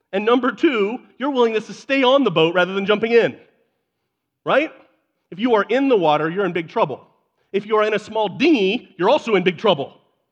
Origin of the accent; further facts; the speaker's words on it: Nebraska, United States; I am born and bred in Nebraska.